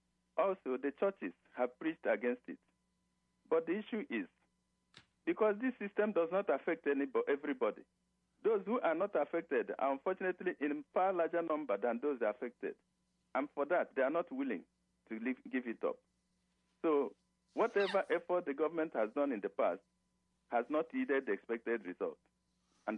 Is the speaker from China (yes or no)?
no; Nigeria; I am a Nigerian, an Igbo from the Igbo tribe.